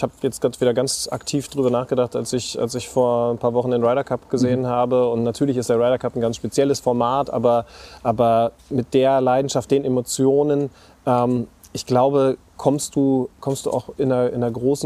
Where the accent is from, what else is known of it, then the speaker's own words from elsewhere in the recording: Lower Saxony, Germany; born there; now in Hamburg, Germany; ich bin ja gebürtiger Niedersachse, hab auch in Göttingen studiert und bin dann beruflich nach München, war da lange Zeit